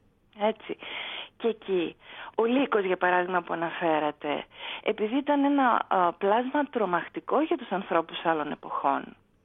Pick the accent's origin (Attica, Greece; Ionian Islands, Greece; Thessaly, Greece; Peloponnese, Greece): Thessaly, Greece; Karditsa; γιατί κατάγομαι από την Καρδίτσα, από τη Θεσσαλία